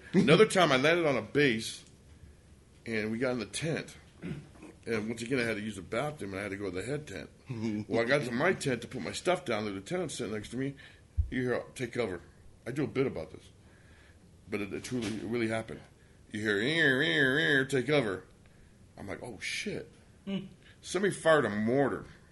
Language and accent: English; Long Beach, California, United States; I'm like, I'm from Long Beach. We'll just read about it in the paper.